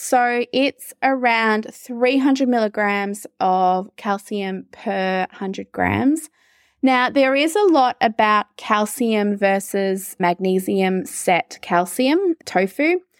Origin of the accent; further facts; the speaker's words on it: Australia; as an Australian